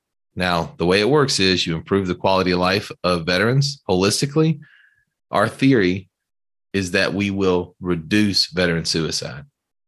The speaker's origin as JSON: {"language": "English", "region": "Georgia", "country": "United States", "said": "I mentioned the Warrior Alliance in Atlanta because I'm from Georgia."}